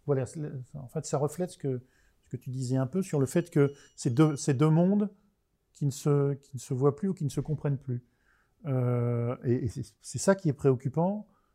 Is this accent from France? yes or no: yes; Lille, Hauts-de-France, France; now in Paris, France; je suis pas parisien d'origine. Mmh. Je suis né dans le Nord et j'ai vécu pas mal de temps dans le Nord. Je suis né à Lille. Ouais. Donc, je vis à Paris